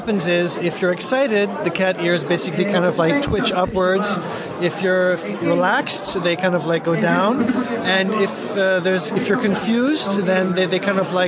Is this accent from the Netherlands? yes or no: no; United States; born there; I was born in the States, and I'm half French, half American.